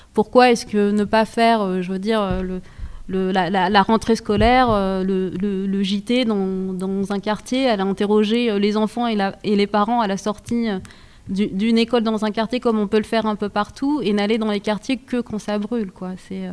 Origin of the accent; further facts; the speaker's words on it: Grenoble, Auvergne-Rhône-Alpes, France; Je viens de la Villeneuve.